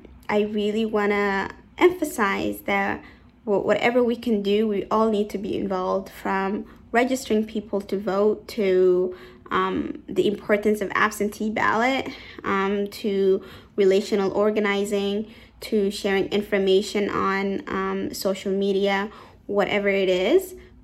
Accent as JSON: {"language": "English", "town": "Lewiston", "region": "Maine", "country": "United States", "said": "I am from Lewiston, Maine"}